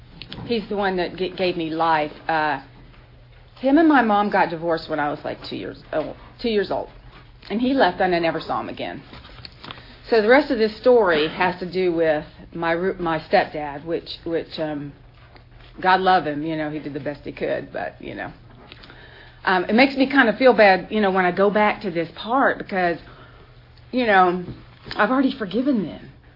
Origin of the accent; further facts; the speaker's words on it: Fort Walton Beach, Florida, United States; born there; But anyway, I was born in Fort Walton Beach in a right next to a little fishing village called Destin.